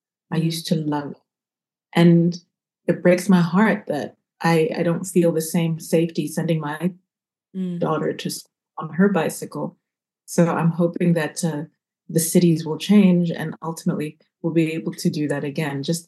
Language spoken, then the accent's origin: English; Zimbabwe; filmmaker from Zimbabwe. And I'm currently in Zimbabwe, in Harare, the capital city.